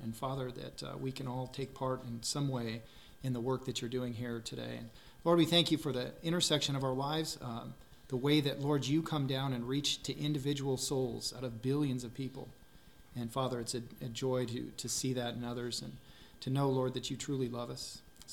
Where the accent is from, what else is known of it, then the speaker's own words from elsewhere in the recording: Colorado, United States; We're from Colorado, Taryn and I, and we're just thankful to be here.